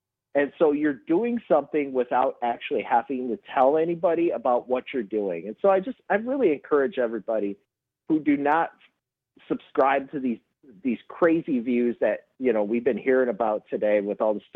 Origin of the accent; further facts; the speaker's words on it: West Bend, Wisconsin, United States; All right, so I grew up I grew up in West Bend, right? There's been several mentions of West Bend in that area.